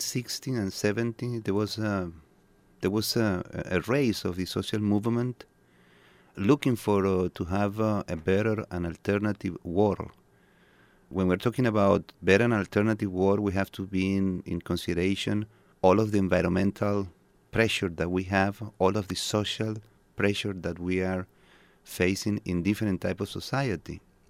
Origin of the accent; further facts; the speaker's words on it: Venezuela; I'm coming from Venezuela, and I've been involved in the revolutionary food movement since 25 years ago.